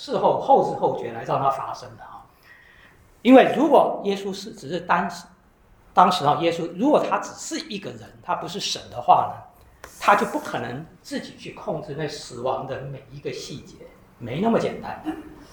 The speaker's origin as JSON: {"language": "Chinese", "country": "China", "said": "你说我们中国人也是要几千年的传统要保留下来，对不对？"}